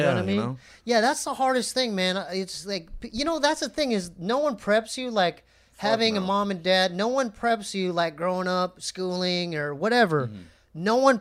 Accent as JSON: {"language": "English", "town": "San Diego", "region": "California", "country": "United States", "tie": "born there"}